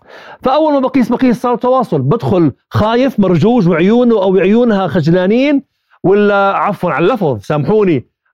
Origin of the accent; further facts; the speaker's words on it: Jordan; عندنا بالاردن وحتى بالوطن العربي استشارات تجينا من برا